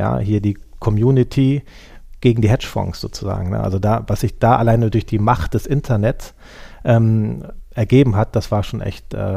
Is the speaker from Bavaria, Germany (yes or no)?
no; Düsseldorf, North Rhine-Westphalia, Germany; born there; dass ich ja gebürtiger Düsseldorfer bin und hier in Düsseldorf lebe.